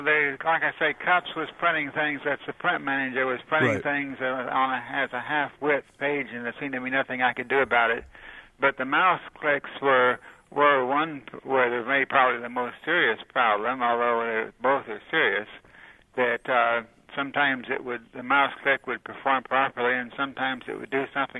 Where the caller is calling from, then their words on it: Lafayette, Indiana, United States; I'm calling from Lafayette, Indiana